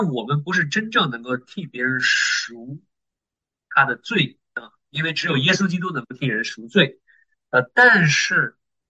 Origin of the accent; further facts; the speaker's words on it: China; 我们中国人，这个也说有得了红眼病了。